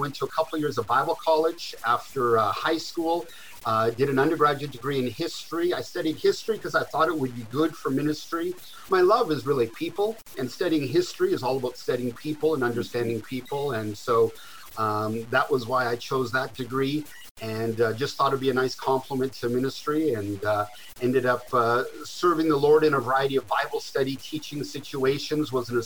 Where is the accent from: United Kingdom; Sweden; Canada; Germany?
Canada; now in Texas, United States; it's very hard to hide that I'm a Canadian. I've lived in Texas now almost 20 years, but it just doesn't sound that way. So born and raised in Canada, my dad was a pastor, so I grew up in a pastor's home.